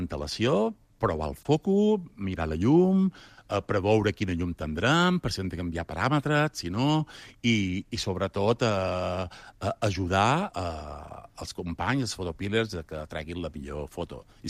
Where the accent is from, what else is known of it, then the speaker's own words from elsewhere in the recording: Balearic Islands, Spain; a Mallorca, i jo, com a mallorquí, com a bon mallorquí que som